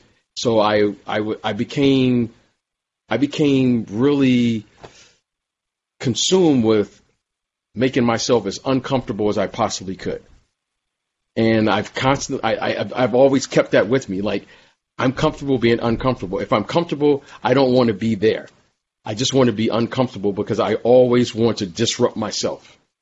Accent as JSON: {"language": "English", "town": "Detroit", "region": "Michigan", "country": "United States", "tie": "born or raised there", "said": "I grew up in Detroit and I'm a huge music fan and, in particular hip hop."}